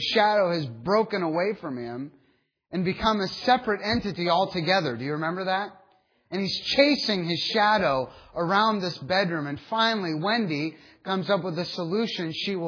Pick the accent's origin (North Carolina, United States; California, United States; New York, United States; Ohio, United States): Ohio, United States; Dunkirk; the railroad tracks immediately behind my house where I grew up on Cherry Street in Dunkirk, Ohio.